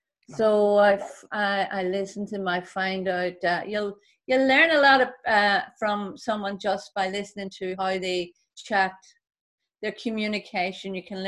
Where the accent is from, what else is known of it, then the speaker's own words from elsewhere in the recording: Ireland; I come from Ireland where, you know, we have a big family, big Catholic family.